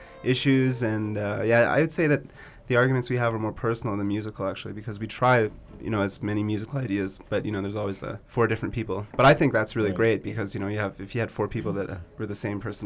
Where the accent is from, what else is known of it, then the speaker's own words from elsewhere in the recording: Ontario, Canada; I'm from Canada, Northern Ontario